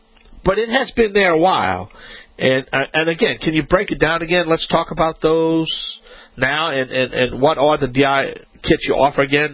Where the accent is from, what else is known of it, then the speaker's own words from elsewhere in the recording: Louisiana, United States; I'm a Cajun man from the Bayou Land, the originator.